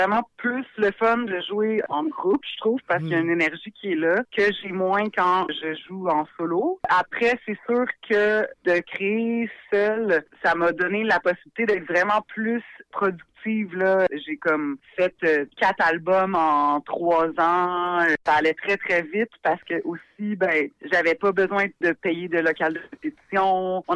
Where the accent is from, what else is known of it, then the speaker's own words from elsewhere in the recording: Repentigny, Quebec, Canada; moi, je viens de Repentigny, mais j'ai étudié dans un collège privé à Rivière-des-Prairies.